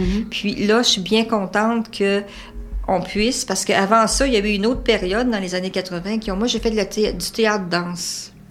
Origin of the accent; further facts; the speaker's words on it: Quebec, Canada; Moi, je suis une Beauceronne.